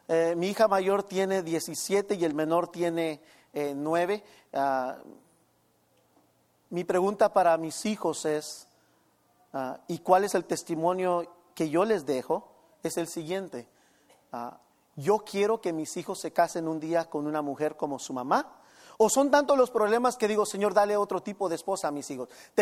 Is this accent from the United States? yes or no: yes; Cathedral City, California, United States; Crecí en esta ciudad tan linda, Cathedral City siempre tiene un lugar muy especial en mi corazón. Amo esta ciudad como no tiene idea. Crecí en en Dream Homes, ahí pasé mi niñez, mi juventud. Asistí aquí en las escuelas en la área.